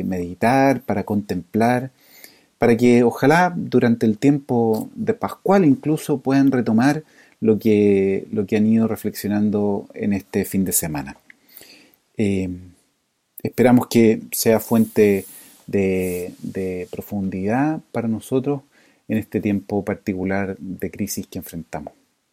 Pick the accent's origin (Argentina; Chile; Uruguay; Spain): Chile; en particular como chilenos